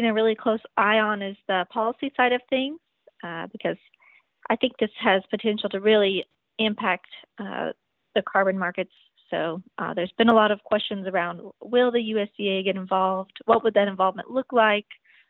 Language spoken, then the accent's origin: English; Winchester, Illinois, United States; I grew up here in Illinois on a family farm outside of Winchester, Illinois.